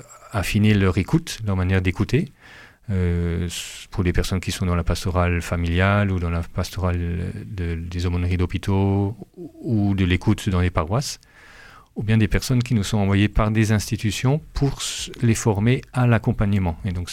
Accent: Grand Est, France; mon village de 530 habitants, la moitié catholique, l'autre moitié protestant, puisque je suis alsacien.

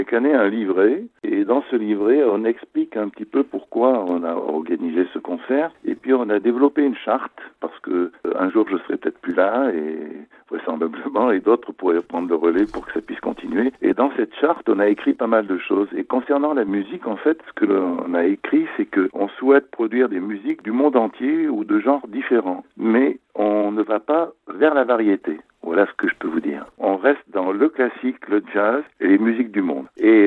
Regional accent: France; mes parents sont arrivés après le génocide en France. Et moi, je suis né en France, j'ai fait mes études ici, etc. Mais je me suis toujours senti arménien.

